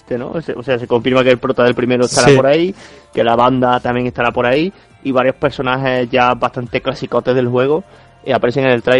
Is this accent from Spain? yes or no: yes; Region of Murcia, Spain; Como murciano